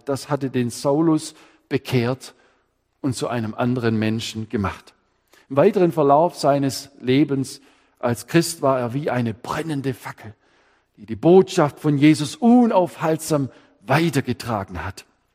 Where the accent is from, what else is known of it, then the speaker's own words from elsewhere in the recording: Baden-Württemberg, Germany; Könnte sagen, als Schwabe